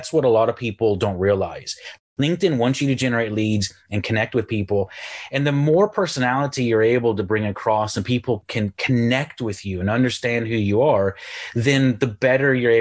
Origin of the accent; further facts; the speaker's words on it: Houston, Texas, United States; moved away as an adult; also born or lived in Ireland; now in United Kingdom; Yes, my accent is confused. I'm originally from Houston, Texas. I moved to the Republic of Ireland on the west coast of Ireland near Galway about 16 years ago. And then I live in the north of England now.